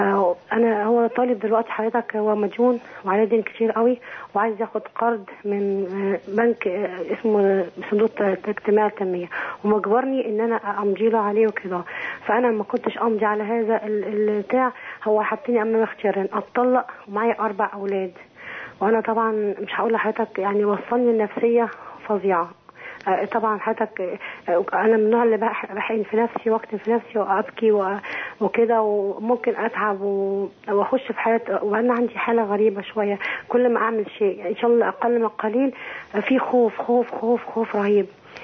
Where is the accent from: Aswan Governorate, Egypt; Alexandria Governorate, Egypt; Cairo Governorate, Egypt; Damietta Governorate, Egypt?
Alexandria Governorate, Egypt; Alexandria; من الإسكندرية